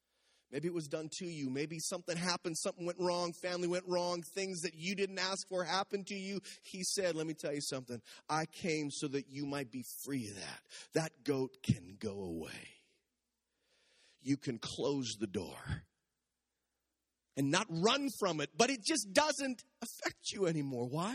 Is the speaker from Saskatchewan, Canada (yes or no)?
yes; Saskatchewan, Canada; born there; I was born in Saskatchewan. I pastored in Saskatchewan for a while.